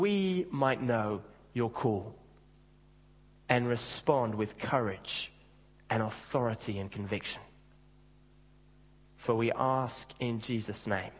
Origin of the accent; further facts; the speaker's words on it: England, United Kingdom; We think we'd, as the English kind of be used to by now, having our hopes kind of raised and then dashed to pieces by our sporting teams.